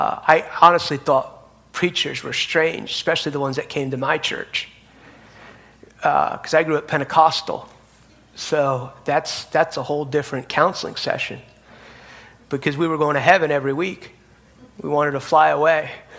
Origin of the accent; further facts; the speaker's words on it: New York, United States; moved away as an adult; I grew up outside New York City, but most of my adult life I've lived in the South, so I've learned how to say, how are y'all?